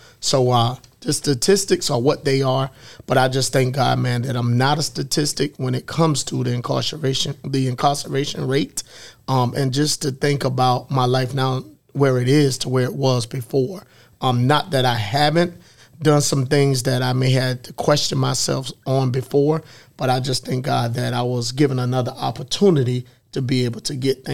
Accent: Elliott, South Carolina, United States; now in Columbia, United States; I'm originally from Elliott, South Carolina, which is probably about 15, 20 minutes away from Hartsville. Grew up in Elliott, but now I reside in Columbia, South Carolina.

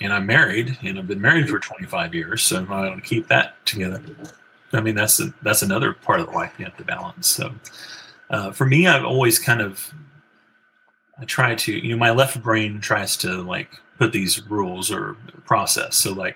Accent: United States; I think growing up in America, too, we grew up in a time

